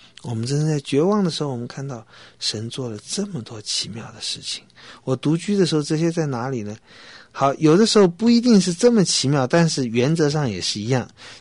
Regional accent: Taiwan; 就在我们台湾，就在我们的乡下，就是我们自己在眷村里面啊，在家里，我们听到了福音，我们信靠了主

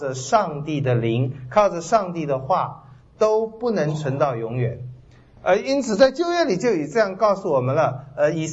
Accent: China; 所以这个我们中国人看最重要，我想其他民族也是一样

